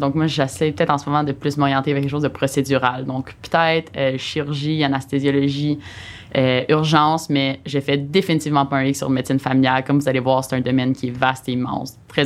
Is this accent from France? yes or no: no; Gatineau, Quebec, Canada; je viens de Gatineau.